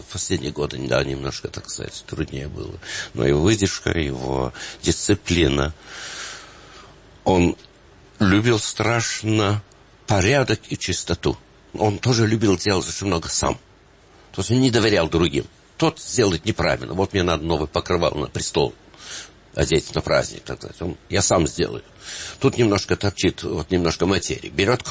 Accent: Moscow, Russia; конечно, я из Москвы, а она зарубежная, до нашего брака

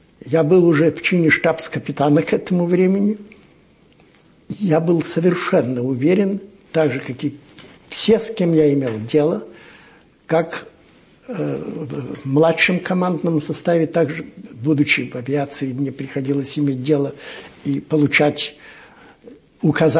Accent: Odesa, Odesa Oblast, Ukraine; also born or lived in Gatchina; Но мне было всего 2 года, когда отец мой, как специалист по сооружениям портовым, был переведен на юг, как один из строителей Одесского порта. И, значит, мое детство прошло главным образом на берегах Черного моря.

